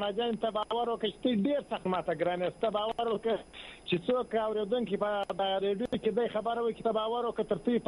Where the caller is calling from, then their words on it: Karachi, Sindh, Pakistan; دا ټولو دنیا زه په کراچي کښې یم ستی ریډیو اورم